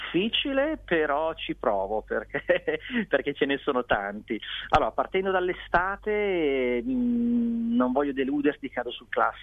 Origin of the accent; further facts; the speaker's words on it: Milan, Lombardy, Italy; io sono di Milano, in autunno mi ricordo da bimbi, mamma ci portava a raccogliere castagne, un'oretta fuori da Milano si arriva in dei bei posti